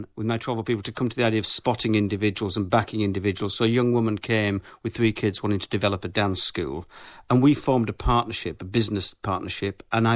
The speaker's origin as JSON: {"language": "English", "town": "Bradford", "region": "Yorkshire and the Humber", "country": "United Kingdom", "said": "I'm a Yorkshireman from Bradford, and I think Yorkshire people are nosy"}